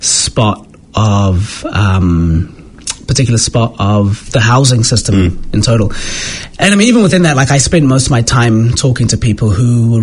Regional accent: South Africa; maybe it's because I'm South African

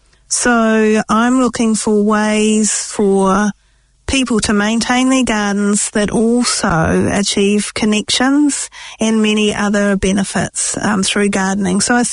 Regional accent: Nelson, New Zealand; I grew up in Whakatū Nelson, so very seasonal, changing seasons.

